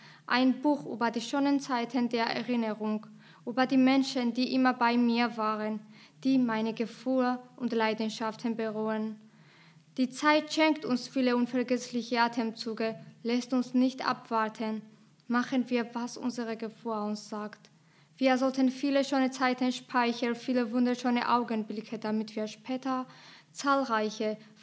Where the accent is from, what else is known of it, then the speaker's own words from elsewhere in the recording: Georgia; now in Hamburg, Germany; Ich komme aus Georgien